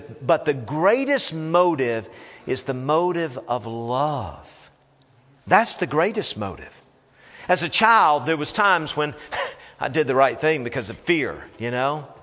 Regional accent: Tennessee, United States; And when I grew up in Tennessee, there were spankings and then there was whoopings, all right?

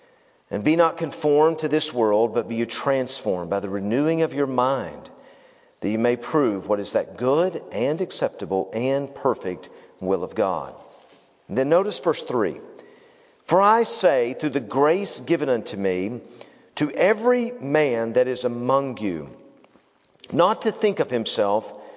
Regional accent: Knoxville, Tennessee, United States; By the way, growing up in Knoxville, Tennessee, I remember that my mom would often say to me before we went to church

